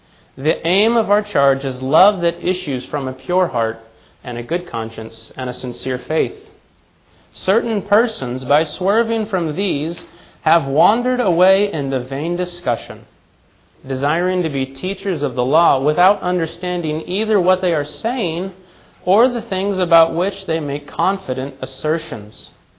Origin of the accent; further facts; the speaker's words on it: Amarillo, Texas, United States; moved away as an adult; I'm from Amarillo, Texas. I moved up to Pennsylvania 5 years ago now